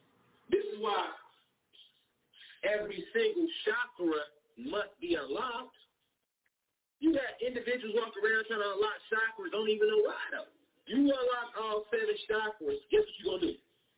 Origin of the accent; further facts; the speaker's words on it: Denver, Colorado, United States; I'm telling y'all, when I'm from Denver, that's white Jamaica.